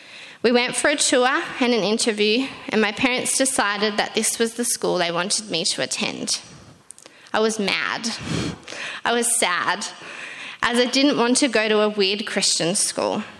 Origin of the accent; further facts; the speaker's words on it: Hobart, Tasmania, Australia; moved away as an adult; I grew up in Hobart in Tasmania with my parents, and I lived there, until I went to college in 2008. Avondale College, that is.